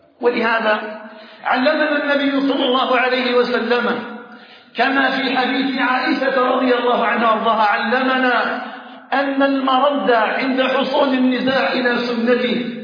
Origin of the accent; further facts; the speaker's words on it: Algeria; اللهم اجعل بلدنا الجزائر آمنا مطمئنا وسائر بلاد